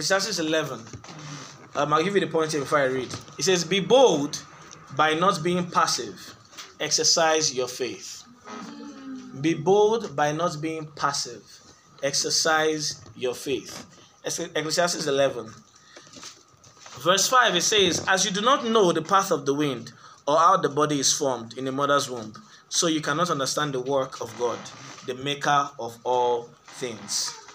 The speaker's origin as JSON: {"language": "English", "country": "Nigeria", "said": "As a Nigerian, that's it."}